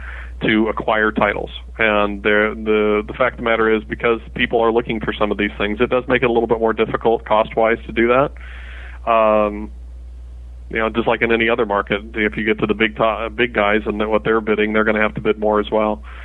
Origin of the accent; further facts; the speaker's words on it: Iowa, United States; Well, firstly, I'm from Iowa, so we're going to be in Iowa somewhere.